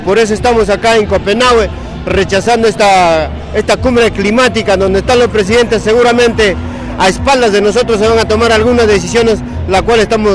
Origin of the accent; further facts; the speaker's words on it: Peru; Yo soy de Perú.